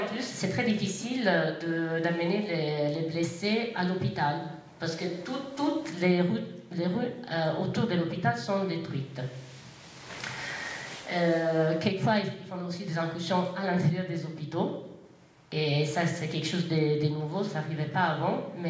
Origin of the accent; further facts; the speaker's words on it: Jenin, West Bank, Palestine; Comme je disais, moi, on est de Jenin.